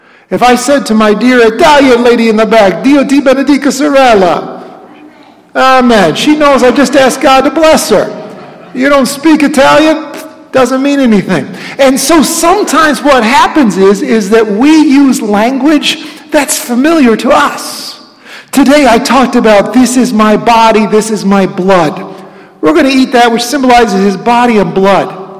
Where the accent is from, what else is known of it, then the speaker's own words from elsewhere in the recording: England, United Kingdom; Those are British terms. Even though we're English, we don't get it.